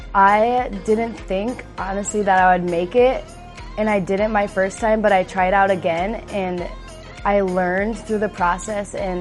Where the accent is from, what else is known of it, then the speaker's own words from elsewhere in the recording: Sioux Falls, South Dakota, United States; I'm from Sioux Falls, South Dakota, and this is my rookie season on the MVC.